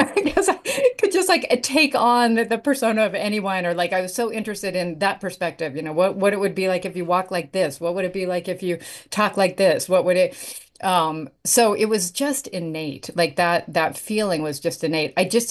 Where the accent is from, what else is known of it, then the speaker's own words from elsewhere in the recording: Wyoming, United States; Oh yeah, I grew up in Wyoming.